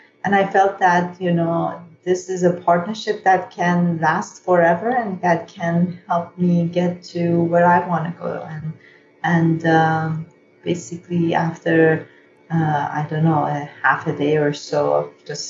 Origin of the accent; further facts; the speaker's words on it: Iran; I was born in Iran and grew up in Iran.